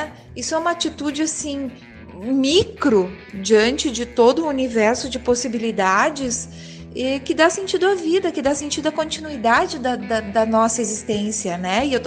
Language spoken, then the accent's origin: Portuguese; Sapiranga, Rio Grande do Sul, Brazil; eu sou de Sapiranga, tenho 52 anos